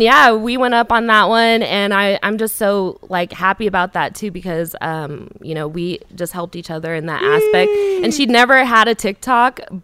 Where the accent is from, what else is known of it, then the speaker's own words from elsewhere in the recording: Las Vegas, Nevada, United States; also born or lived in California; Well, I was raised in Vegas. I was born in California.